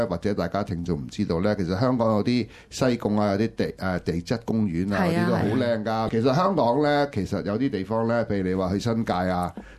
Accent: Shanghai, China; 因為我哋上海人叫

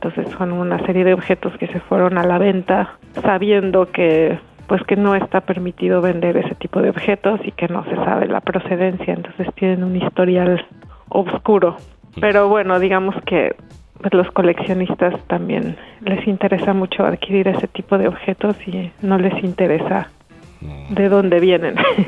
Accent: Mexico; yo vengo de México y pues muchas cosas que me interesan tienen que ver con artefactos que ya no están en México

